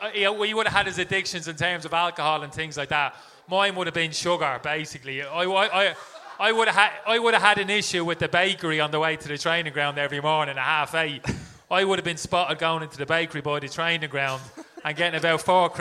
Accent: Dublin, Leinster, Ireland; Didn't drink when I was growing up in Dublin.

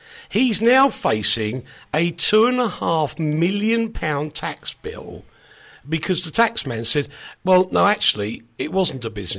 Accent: England, United Kingdom; now in Slovakia; I am English, and I emigrated from the UK to the Slovak Republic.

